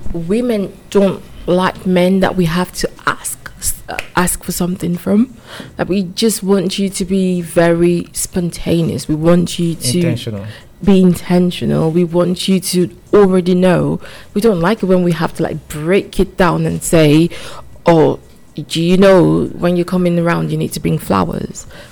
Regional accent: Nigeria; I feel personally attacked as a Nigerian woman. Okay, Kwame, I'll say this. Nigerian women know their worth. We like stability. We love the soft life. That's how we were raised.

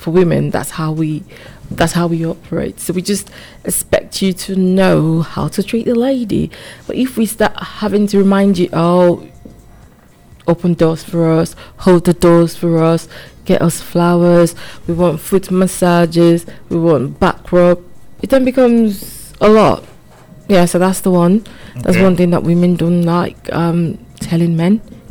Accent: Nigeria; I feel personally attacked as a Nigerian woman. Okay, Kwame, I'll say this. Nigerian women know their worth. We like stability. We love the soft life. That's how we were raised.

